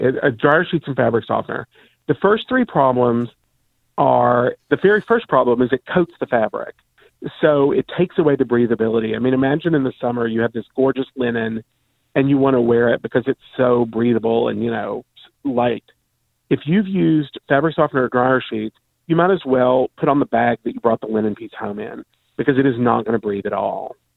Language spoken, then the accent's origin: English; Kentucky, United States; And I grew up in Kentucky